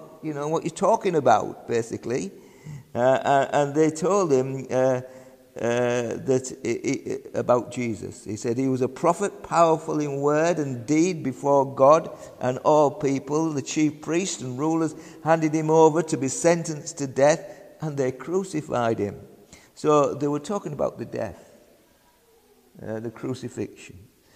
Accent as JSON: {"language": "English", "region": "Yorkshire and the Humber", "country": "United Kingdom", "accent": "Yorkshire", "said": "He said, why does that young man from England, he said, keep saying, you know, keep boozing? My Yorkshire accent, you see."}